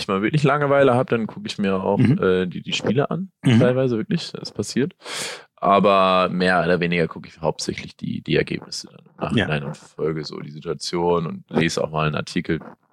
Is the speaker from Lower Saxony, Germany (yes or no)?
yes; Norderney, Lower Saxony, Germany; born or raised there; also born or lived in Achim